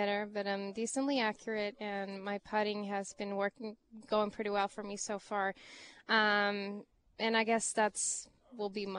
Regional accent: Sweden; now in United States

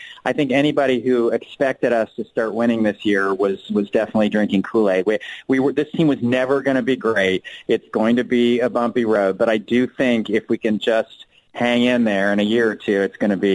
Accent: Phoenix, Arizona, United States; I grew up in Phoenix, so I never played hockey, so it's not really my sport.

